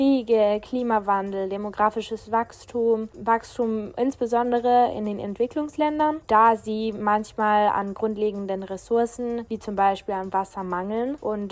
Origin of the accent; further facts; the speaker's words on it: Italy; ich bin 15 Jahre alt, bin Italienerin und besuche seit meinem dritten Lebensjahr die deutsche Schule